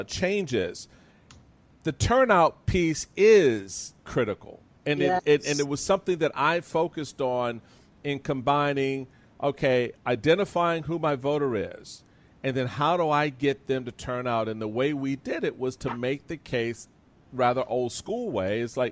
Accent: Washington, District of Columbia, United States; I grew up in Washington, D.C.

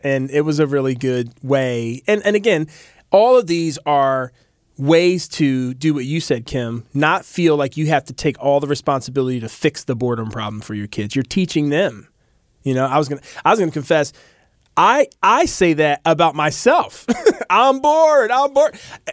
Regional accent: Philadelphia, Pennsylvania, United States; I'm from Philadelphia, so I always think about

